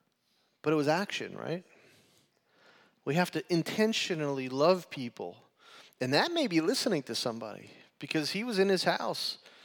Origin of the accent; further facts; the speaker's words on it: New York, United States; and we're from New York.